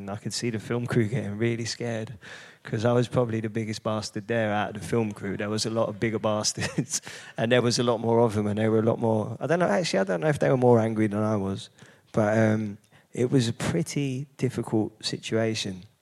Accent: Hackney, London, United Kingdom; I grew up in an incredibly diverse community. I grew up in Hackney.

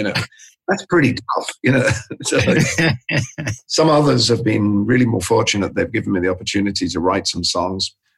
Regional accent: London, United Kingdom; also born or lived in Birkenhead; I grew up in the suburbs of West London, but my family is from Liverpool, so my time was divided before I went to school between those two places. I spent a lot of time in Birkenhead before I went to school

